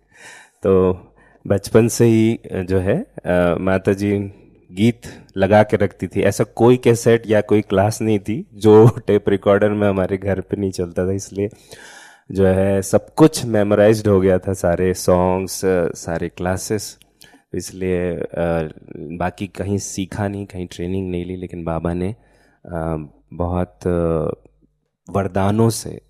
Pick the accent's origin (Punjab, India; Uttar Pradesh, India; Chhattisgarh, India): Chhattisgarh, India; मैं छत्तीसगढ़ से हूँ, तो छत्तीसगढ़ी, हिंदी, इंग्लिश, मराठी, गुजराती, तेलुगु, कन्नड़ा, यस कन्नड़ा भी, यस।